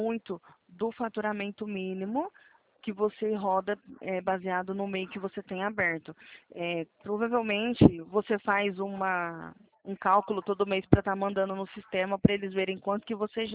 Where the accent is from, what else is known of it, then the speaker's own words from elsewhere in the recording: Bebedouro, São Paulo, Brazil; Eu sou da cidade de Bebedouro, você conhece?